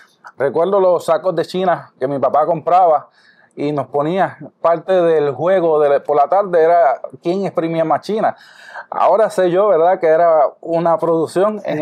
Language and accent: Spanish; Moca, Puerto Rico